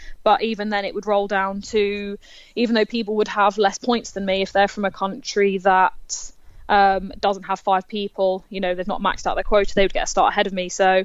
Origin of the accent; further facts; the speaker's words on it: United Kingdom; and being British and, you know, and the incredible girls we have on the squad